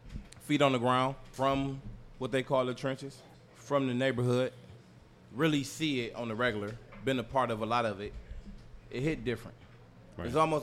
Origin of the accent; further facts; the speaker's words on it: Cleveland, Ohio, United States; East side of Cleveland.